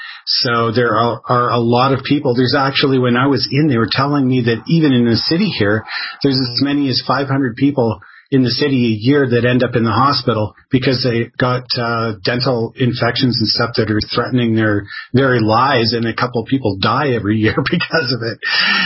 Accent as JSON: {"language": "English", "country": "Canada", "said": "here I'm a Canadian complaining"}